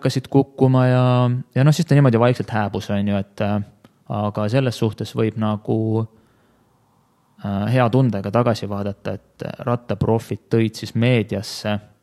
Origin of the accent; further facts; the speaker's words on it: Jõgeva County, Estonia; Minu kodukandis Jõgeva maal on ilusad teed, aga ühtegi sõitu seal ei olnud.